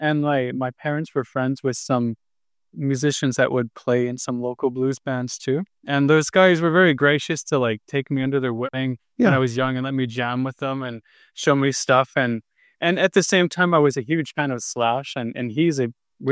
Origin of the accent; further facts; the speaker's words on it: Altona, Manitoba, Canada; So I grew up in Altona. That's just like an hour-ish south of the city.